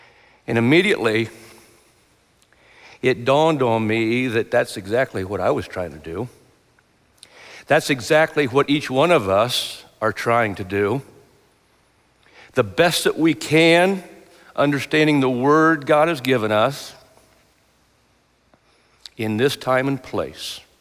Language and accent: English; Lima, United States; I come from the Lima area, and Marion was one of the elders up there for a while.